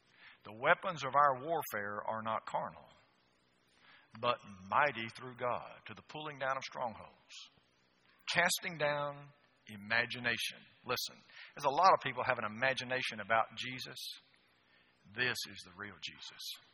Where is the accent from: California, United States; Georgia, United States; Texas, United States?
Georgia, United States; LaGrange; born there; By the way, I was born in LaGrange, Georgia, so I know a little bit about Georgia.